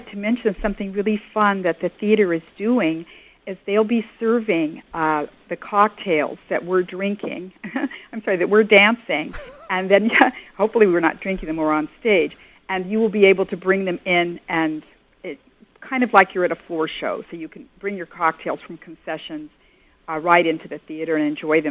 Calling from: New York City, New York, United States; Hi. Yeah, I'm calling from New York City.

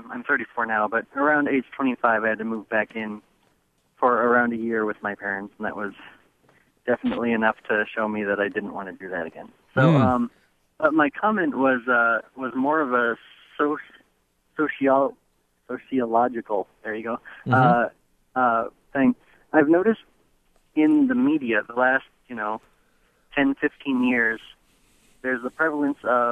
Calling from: Iowa City, Iowa, United States; I'm calling from Iowa City.

